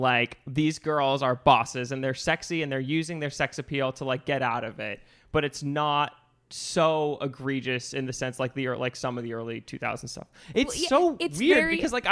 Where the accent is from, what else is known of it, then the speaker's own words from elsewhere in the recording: Boston, Massachusetts, United States; as a Bostonian, I was like, what the fuck? Tom Cruise in Boston.